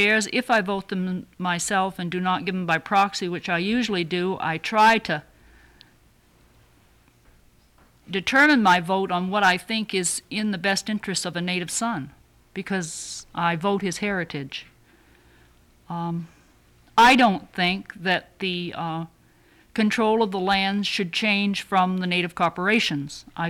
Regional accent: Dillingham, Alaska, United States; and I'm from Dillingham

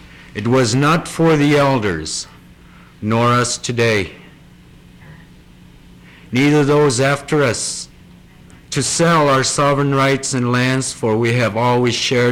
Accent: Wainwright, Alaska, United States; I was born here in Barrow. And I grew up in Wainwright until both of my grandparents passed away when I reached adulthood.

